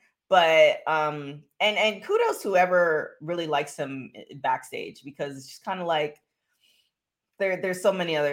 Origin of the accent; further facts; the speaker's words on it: Canada; I'm from Canada, so I root for everybody Canadian.